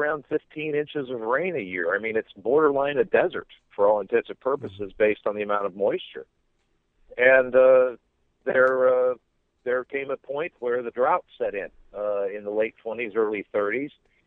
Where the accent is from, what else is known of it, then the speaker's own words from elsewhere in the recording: Kansas, United States; I'm originally from Western Kansas. That's where I was born, and actually was started was grew up in a wheat farming family, and that's pretty much what my family does.